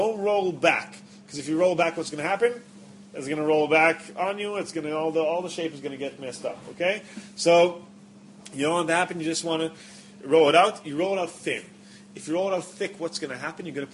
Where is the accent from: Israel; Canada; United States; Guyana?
Israel; I'm an English-speaking Israeli, so I have my trouble with English words sometimes.